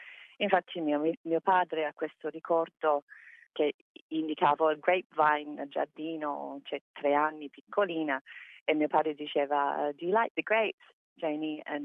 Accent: Melbourne, Victoria, Australia; Italian is a second language; Io ho avuto la fortuna di crescere a North Fitzroy.

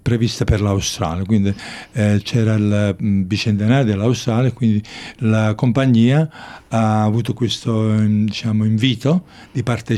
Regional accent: Naples, Campania, Italy; Abitavo, sì, dove sono nato. Sono nato a Napoli, quindi via Poggioreale era il luogo, cioè l'indirizzo, la casa dove...

